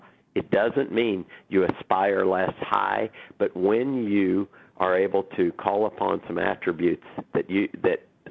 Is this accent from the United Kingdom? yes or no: no; Oklahoma City, Oklahoma, United States; as you mentioned, I'm from Oklahoma City.